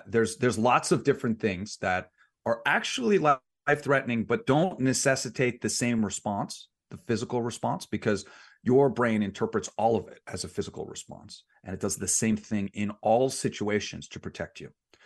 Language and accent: English; Manhattan, New York, United States; also born or lived in Long Island; now in Las Vegas, United States; I'm here in Vegas. I grew up in Manhattan. I grew up on Long Island.